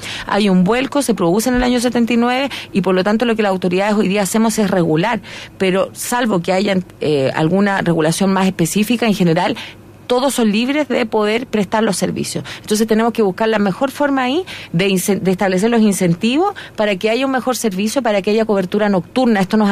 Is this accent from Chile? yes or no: yes; Chile; como ciudadanos, como responsables, como chilenos y chilenas, como dicen, tenemos que asumir